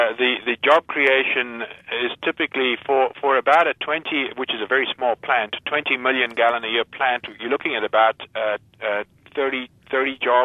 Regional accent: South Africa; now in United States; I'm an immigrant from South Africa.

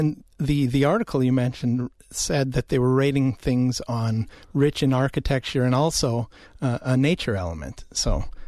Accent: Marshfield, Wisconsin, United States; I grew up in Marshfield, Wisconsin. They still have a lot of the downtown buildings are still in place.

